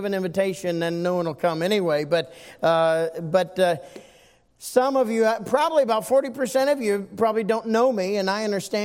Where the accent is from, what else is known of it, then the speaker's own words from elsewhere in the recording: Berea, Ohio, United States; born there; I was born in Berea Hospital in 1961, as before it became Southwest General, and was born there, came here.